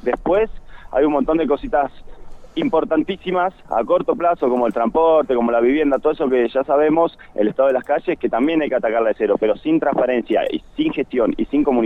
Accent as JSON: {"language": "Spanish", "town": "Bariloche", "region": "Río Negro", "country": "Argentina", "said": "nosotros somos de Bariloche y siempre vamos a estar para Bariloche."}